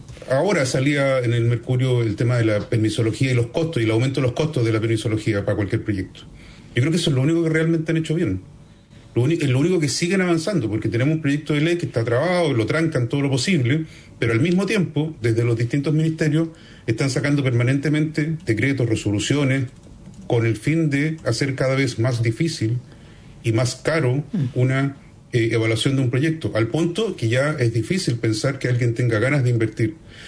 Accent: Valparaíso, Chile; Mira, para los que somos acá de Valparaíso

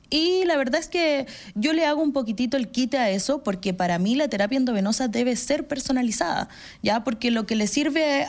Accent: Colombia; Yo soy de Colombia.

